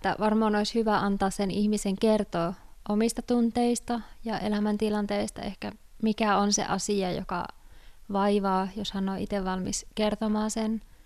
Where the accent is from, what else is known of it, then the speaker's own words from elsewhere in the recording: United States; Finnish is a second language; now in Finland; mä oon Amerikasta kotoisin ja Ville on täältä Suomesta